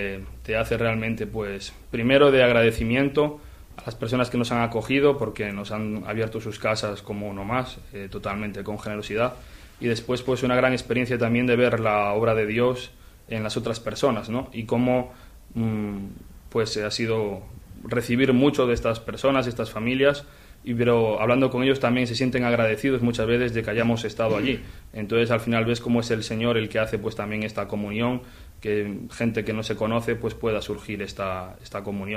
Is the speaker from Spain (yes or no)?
yes; Spain; soy el único español que queda en nuestro seminario.